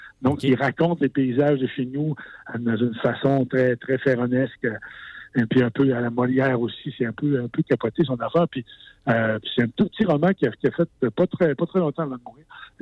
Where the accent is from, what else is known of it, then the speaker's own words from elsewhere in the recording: Petite-Vallée, Quebec, Canada; born there; au territoire où je vis, où je suis né, tu sais, à Petite-Vallée. Je suis né dans un lieu extraordinaire au bord de la mer